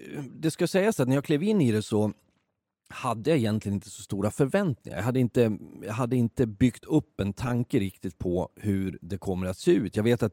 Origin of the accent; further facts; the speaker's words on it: Leksand, Dalarna County, Sweden; så var jag på några matcher i Leksand där jag kommer ifrån